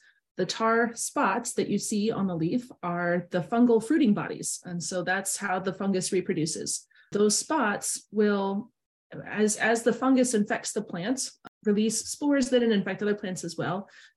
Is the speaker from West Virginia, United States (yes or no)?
no; Iowa, United States; now in Michigan, United States; I'm originally from Iowa, but I moved to Michigan to fill this role about 5 years ago, and I've been loving it.